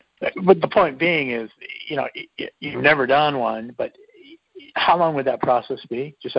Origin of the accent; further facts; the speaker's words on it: California, United States; Hello. I'm from Northern California.